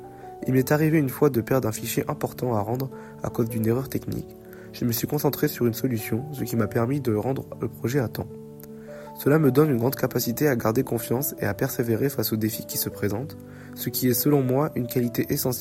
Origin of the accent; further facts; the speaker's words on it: Poitiers, Nouvelle-Aquitaine, France; j'ai 19 ans et je suis natif de Poitiers.